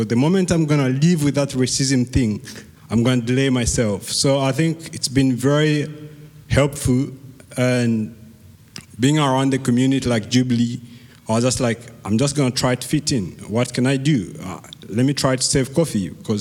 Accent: Zambia; and I'm from Zambia.

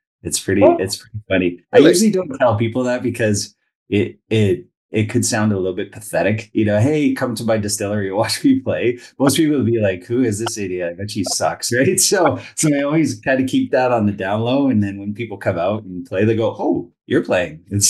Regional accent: Saskatchewan, Canada; also born or lived in Southern Ontario; I was born in Southern Ontario. My family's all from Kingston. And we moved to Saskatchewan in 1981.

